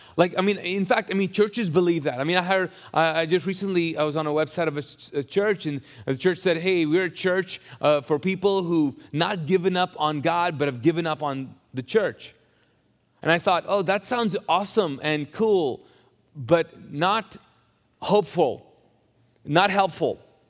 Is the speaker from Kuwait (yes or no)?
yes; Kuwait; I'm from the Middle East, and so I grew up there, and so most of my teenage years were in Kuwait